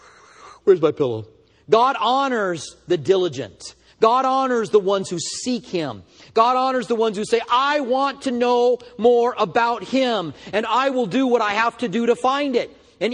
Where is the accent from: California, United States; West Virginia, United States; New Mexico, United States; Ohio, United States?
New Mexico, United States; Albuquerque; now in Tucson, United States; I'm from Albuquerque.